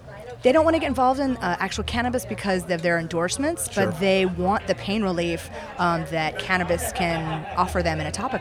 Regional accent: Charleston, South Carolina, United States; And I'm from the South, from Charleston.

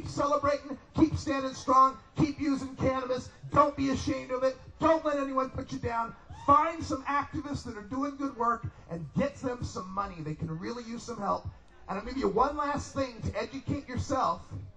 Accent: Idaho, United States; She's in Boise, Idaho, my home state, where it's very, very red, very, very conservative.

